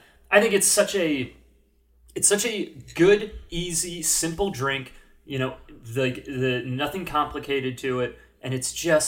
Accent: Sacramento, California, United States; I'm from Sacramento, and I had no idea that that's where its roots were.

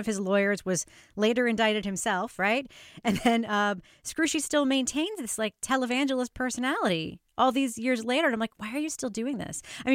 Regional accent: New York, United States; I grew up in New York. I was a kid when it happened.

